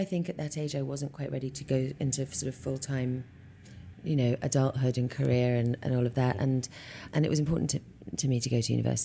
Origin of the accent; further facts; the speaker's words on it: London, United Kingdom; I was born in London and raised in West London